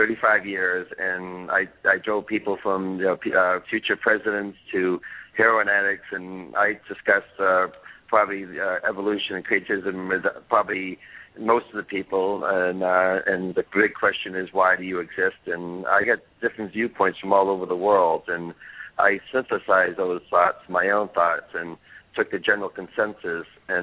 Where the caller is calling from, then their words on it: China; I am calling from China, so yeah, hopefully our connection will stay good.